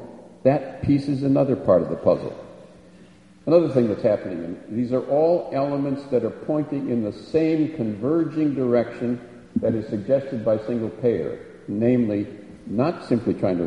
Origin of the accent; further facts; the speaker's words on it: Racine, Wisconsin, United States; I mean, I'm from Racine, Wisconsin. In Racine, Wisconsin, we've got co-ops.